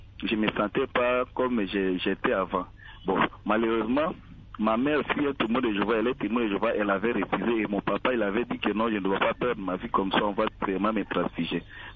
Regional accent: Makanja, DR Congo; On cherchait même la personne au niveau de l'intérieur, là, chez nous, à Makanja, pour trouver un peu une poche de sang.

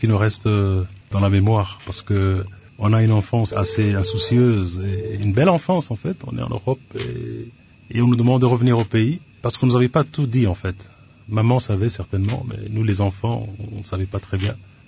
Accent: Kinshasa, DR Congo; Parce que Kin, on a grandi à Kin.

